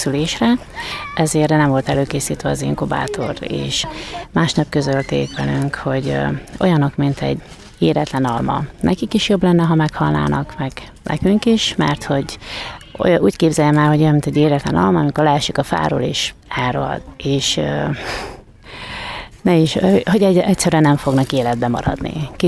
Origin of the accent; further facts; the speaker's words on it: Bene, Zakarpattia Oblast, Ukraine; Mi Kárpátaljáról származunk, Beregszász mellett a kisfaluba Benéből. Ez Tiszabecsi és Beregsorány közötti határátkelőnél található ez a hely.